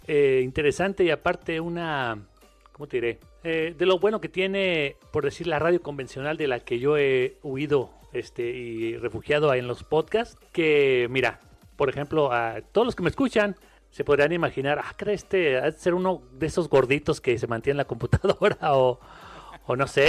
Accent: Chihuahua, Mexico; also born or lived in Monterrey; yo soy originario de Chihuahua, al norte de México. La mitad de mi vida también la he vivido en Monterrey, Nuevo León, ya que mi papá es de ahí, mi mamá es de aquí, de Chihuahua, y se conocieron precisamente en Monterrey.

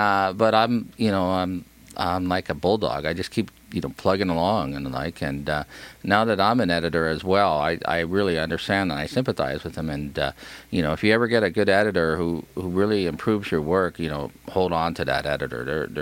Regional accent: Hawaii, United States; because I grew up in Hawaii where great writers do not grow up.

